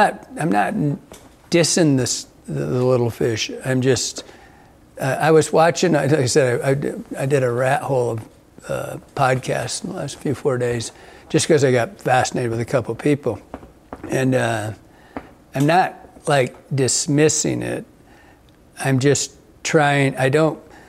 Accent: Michigan, United States; what I grew up in Michigan, and I mean, you don't get to just go kill something every time you go hunting

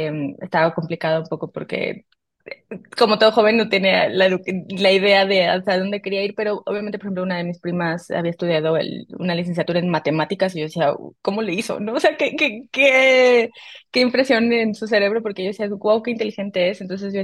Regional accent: Guadalajara, Jalisco, Mexico; now in Mexico City, Mexico; Yo soy de Guadalajara, igual que ustedes, pero vivo en Ciudad de México ya desde hace como 10 años

